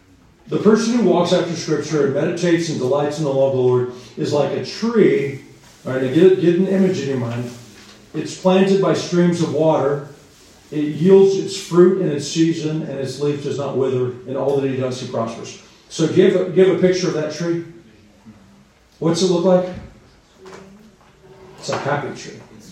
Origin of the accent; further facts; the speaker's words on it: the West, United States; I grew up in the West, you know, where the cowboys in America used to live.